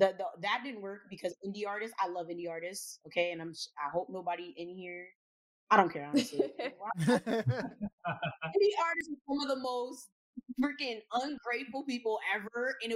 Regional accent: New Jersey, United States; also born or lived in Bay Shore; Yeah, so I grew up in Jersey. I was born in Long Island. I was born in like the Bayshore area.

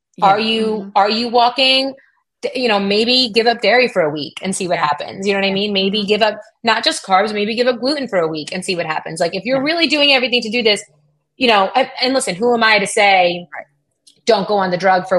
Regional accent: United States; I'm a proud American, and I say all the time, I'm not Italian, I'm American

